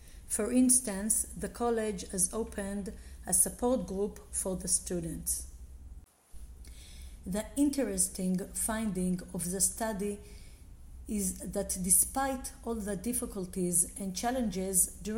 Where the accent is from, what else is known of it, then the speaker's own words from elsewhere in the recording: Israel; from Israel.